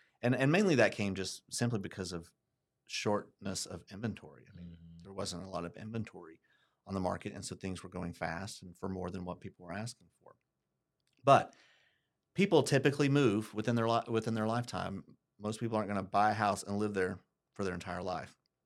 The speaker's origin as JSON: {"language": "English", "town": "Guthrie", "region": "Oklahoma", "country": "United States", "tie": "born or raised there", "said": "Guthrie's my hometown, so I wanted to give it an opportunity to shine and be seen. And I'm just partial to Guthrie."}